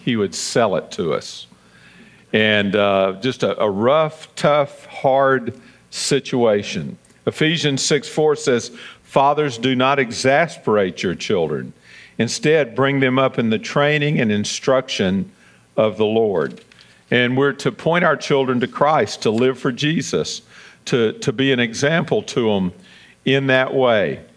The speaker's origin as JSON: {"language": "English", "town": "Memphis", "region": "Tennessee", "country": "United States", "tie": "born or raised there", "said": "we ran around together all those years growing up in Whitehaven and on Shirley Drive."}